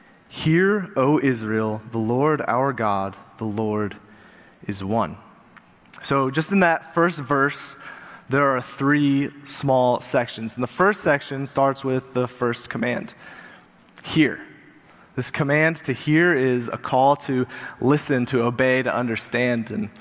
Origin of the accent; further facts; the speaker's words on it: Uganda; also born or lived in Colorado; now in United States; As my dad said, I grew up in Uganda. I came here, and then in college, I moved out to Colorado